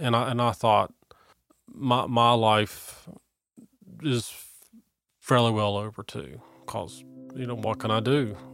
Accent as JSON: {"language": "English", "town": "Cincinnati", "region": "Ohio", "country": "United States", "tie": "born or raised there", "said": "I started writing short stories based on kids that I grew up with in Mount Lookout."}